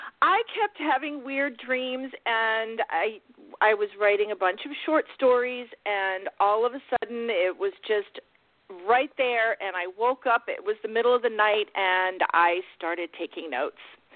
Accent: Newport, Rhode Island, United States; But I have to say that the turn of the century in Newport, which is my hometown

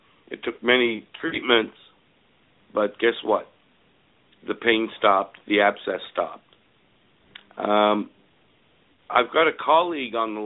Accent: Quebec, Canada; We're from Quebec, Canada.

